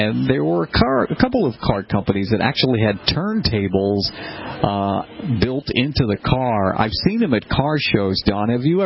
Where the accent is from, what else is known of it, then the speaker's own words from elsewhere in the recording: Boston, Massachusetts, United States; Like, I grew up in Boston, I used to listen to the New York stations, WNBC, WABC, used to listen to KDKA in Pittsburgh